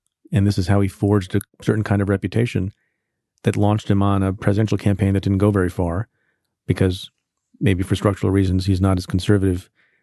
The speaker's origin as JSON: {"language": "English", "town": "New York City", "region": "New York", "country": "United States", "said": "I will tell you that as a New Yorker and someone who was in the U.S. Attorney's Office as a young line prosecutor at 9/11"}